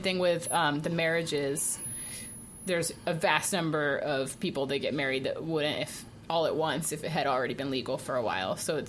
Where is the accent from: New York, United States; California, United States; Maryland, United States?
Maryland, United States; Rockville; And we grew up in Durwood, a suburb of Rockville, Maryland.